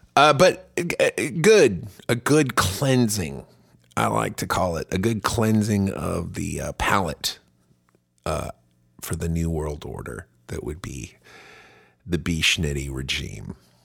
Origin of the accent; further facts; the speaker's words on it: Germany; I grew up in Germany where it's just nudity's fine